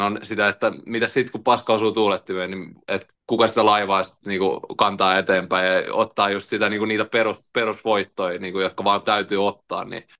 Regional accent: Tampere, Pirkanmaa, Finland; Annalasta myös, mistä mä oon kotoisin Tampereella

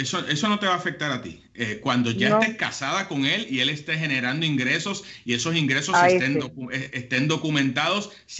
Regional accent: Puerto Rico; Un abrazo allá en mi isla.

